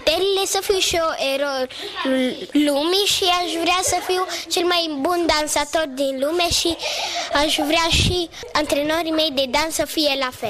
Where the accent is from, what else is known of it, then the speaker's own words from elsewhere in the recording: Romania; dar chiar dacă sunt român, cânt muzică moldovenească.